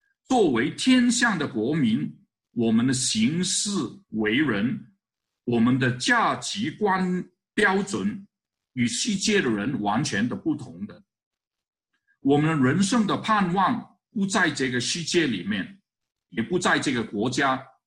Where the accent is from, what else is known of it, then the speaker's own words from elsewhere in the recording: Hong Kong; 我来自香港